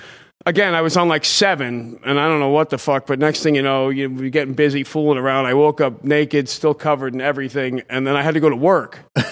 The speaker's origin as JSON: {"language": "English", "town": "Rocky Point", "region": "New York", "country": "United States", "said": "Long Island, Rocky Point."}